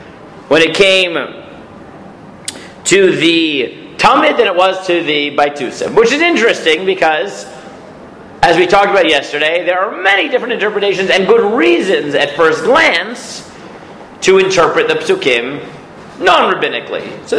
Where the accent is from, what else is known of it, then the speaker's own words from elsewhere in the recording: United States; I'm American, so I was on a work visa in Canada